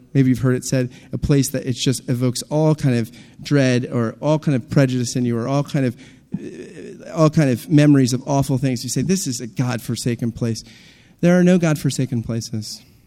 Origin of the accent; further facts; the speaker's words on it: New Jersey, United States; We're both from Jersey